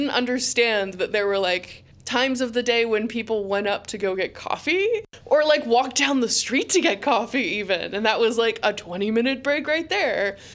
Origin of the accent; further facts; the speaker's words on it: Houston, Texas, United States; now in Portland, United States; I'm originally from Houston